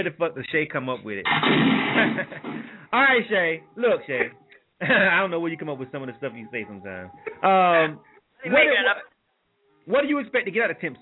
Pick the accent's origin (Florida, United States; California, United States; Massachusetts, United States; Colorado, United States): Florida, United States; Panama City; You know, I'm from Panama City, Florida. And Panama City is a small town.